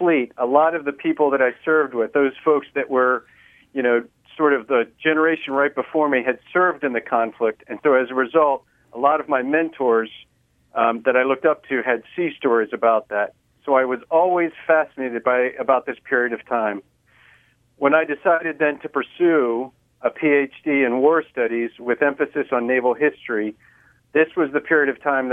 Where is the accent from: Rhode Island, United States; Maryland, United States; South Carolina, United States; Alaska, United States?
Maryland, United States; Annapolis; I grew up in the Annapolis area